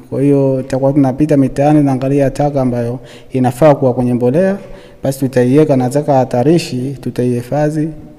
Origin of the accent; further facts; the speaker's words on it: Kipumbwi, Tanga Region, Tanzania; natokea kata ya Kipumbwi, kijiji cha Kipumbwi.